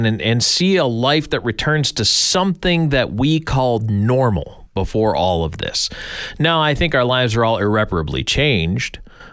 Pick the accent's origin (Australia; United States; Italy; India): United States; again, I'm American, so I talk about our election.